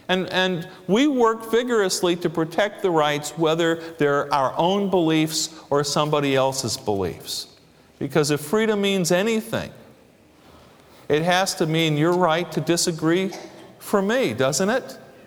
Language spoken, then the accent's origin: English; New York City, New York, United States; Now, I'm a New Yorker. I come from an old Wall Street Jewish family. I'm the first in three generations to leave Wall Street behind.